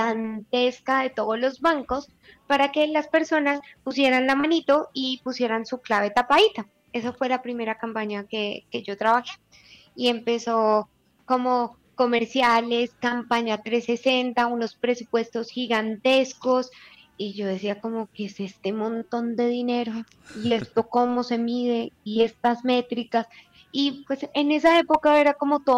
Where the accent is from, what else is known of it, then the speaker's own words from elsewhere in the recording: Manizales, Caldas, Colombia; yo soy una vieja de Manizales Caldas, Colombia.